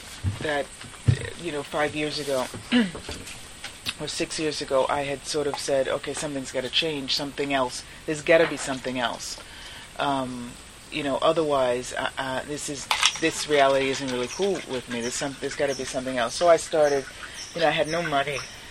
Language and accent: English; Boston, Massachusetts, United States; born there; also born or lived in New York; And I came from New York. I'm born in Boston, but I was living in New York